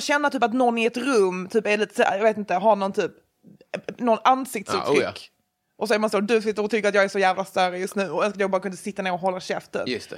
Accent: Malmö, Skåne, Sweden; jag är ju från Malmö.

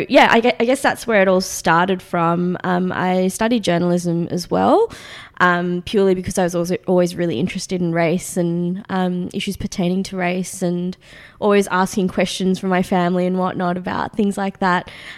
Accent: Australia; accent: Australian; Like referring to my Australian accent and saying, you have to speak in your Sri Lankan accent. So I would even switch up my accent at home.

